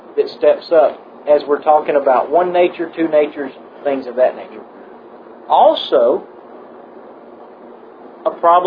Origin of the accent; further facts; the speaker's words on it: United States; I'm the American.